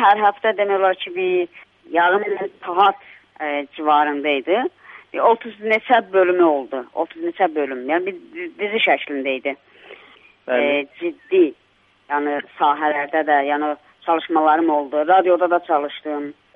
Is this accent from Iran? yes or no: yes; Ardabil, Ardabil Province, Iran; moved away as an adult; now in Canada; Mən qısaca öz haqqımda belə bilgi verim ki, əslən Ərdəbilliyəm, buyurduğunuz kimi. … Əlbəttə, indi Kanadada … yəni dəyişdirmişəm.